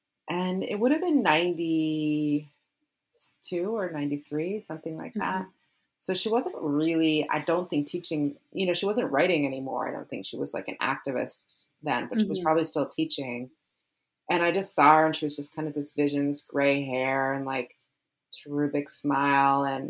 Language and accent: English; Midwest, United States; I was in from the Midwest, but like I was like interested in the East Coast, and I went to school on the East Coast, and my parents were from the East Coast.